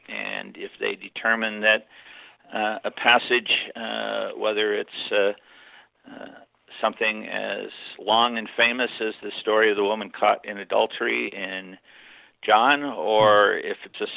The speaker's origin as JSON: {"language": "English", "town": "Rock Island", "region": "Illinois", "country": "United States", "tie": "born or raised there", "said": "and a BA from Augustana College in my hometown of Rock Island, Illinois."}